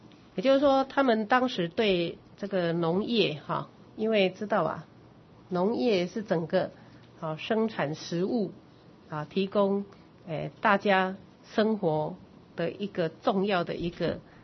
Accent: Taiwan; 那你就可以看到我们台湾人这个雇主，所谓的雇主啊

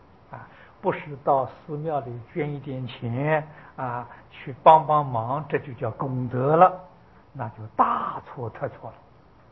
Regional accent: China; 我们中国人常讲的耕耘收获啊

